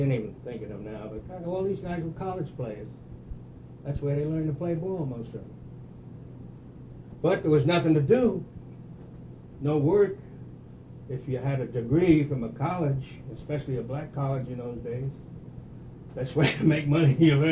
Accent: the North, United States; I come from the North, and I played with all white teams growing up.

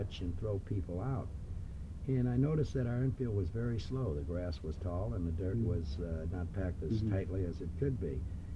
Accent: St. Louis, Missouri, United States; I'm from St. Louis, and we used to boo the opposition and taunt the opposition. That's where I grew up.

